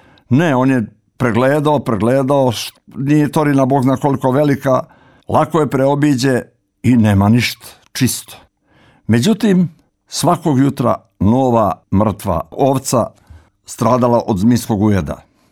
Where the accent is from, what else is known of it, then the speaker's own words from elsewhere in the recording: Morakovo, Nikšić Municipality, Montenegro; U tom mom rodnom kraju, u Župi Niksićkoj, u selu Morakovu